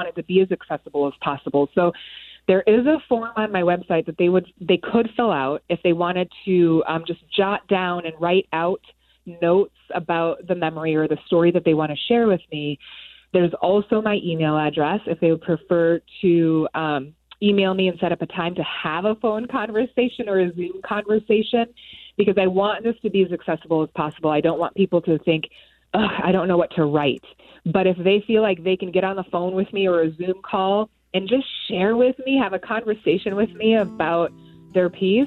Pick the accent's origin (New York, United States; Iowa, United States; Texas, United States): Iowa, United States; Springville; also born or lived in Cameroon; We're from rural Iowa in Springville. And when I moved back here from Cameroon, we lived in Springville for many years.